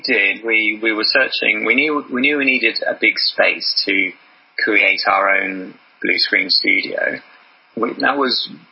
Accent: Sleaford, East Midlands, United Kingdom; So I'd photographed a lot of Sleaford. I think, you know, my hometown, a lot of the buildings around here made it into the film.

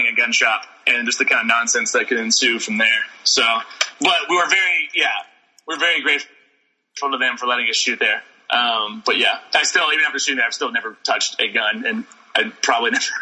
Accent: Memphis, Tennessee, United States; so we shot that movie in Memphis, and I'm from Memphis originally

